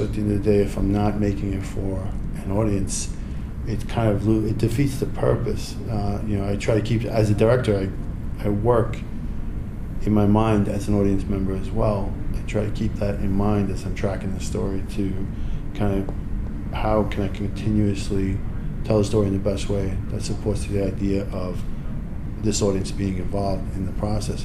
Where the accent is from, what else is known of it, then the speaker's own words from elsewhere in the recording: New York, United States; I mean, as a New Yorker, first thing out of my mouth, get out of here.